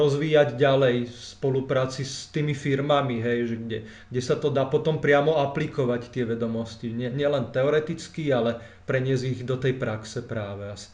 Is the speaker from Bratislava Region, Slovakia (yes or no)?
yes; Bratislava, Bratislava Region, Slovakia; keďže ja som síce z Bratislavy